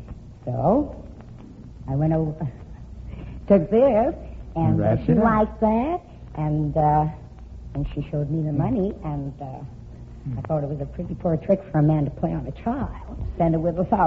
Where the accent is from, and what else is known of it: England, United Kingdom; now in Hollywood, United States